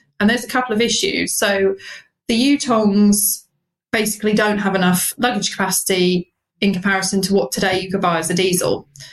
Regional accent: United Kingdom; Also, what's close to my heart being British is that it is British technology.

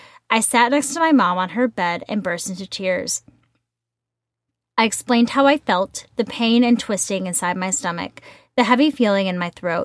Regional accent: India; Being Indian, mental health is a conversation we run far away from, but she educated herself.

